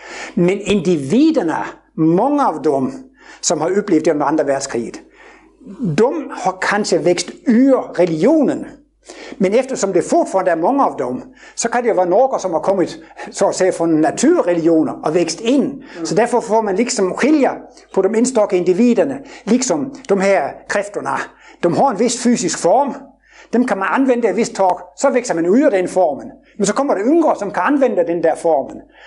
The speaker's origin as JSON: {"language": "Swedish", "region": "Jutland", "country": "Denmark", "tie": "born or raised there", "said": "när jag var barn på Jylland, det var mycket fattiga och man hade fem bröder"}